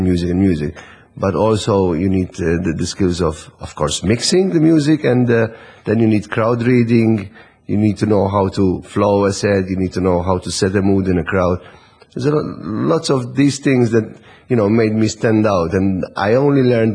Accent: Cospicua, South Eastern Region, Malta; It was a small community radio in my hometown in Cospicua.

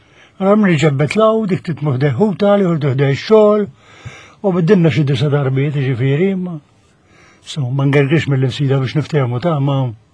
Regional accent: Rabat, Western Region, Malta; now in Msida, Malta; Imwielet ir-Rabat, imma eżiljat l-Msida. 70 sanem.

